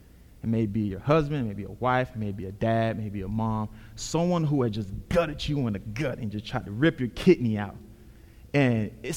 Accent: Miami, Florida, United States; I'm originally from Miami.

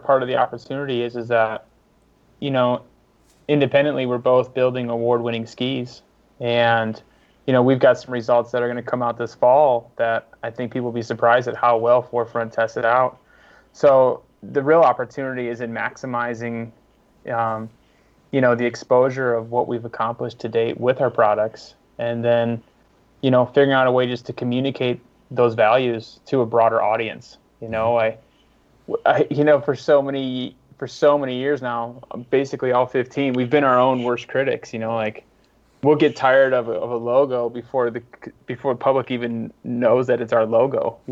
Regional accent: Midwest, United States; because I've always been inspired by it as a Midwesterner moving west

